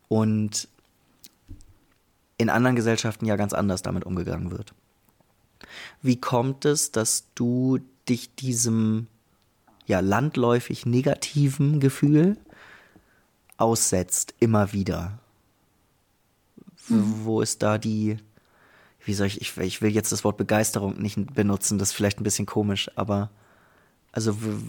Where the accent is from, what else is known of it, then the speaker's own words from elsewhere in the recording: Hamburg, Germany; Absolut, ja.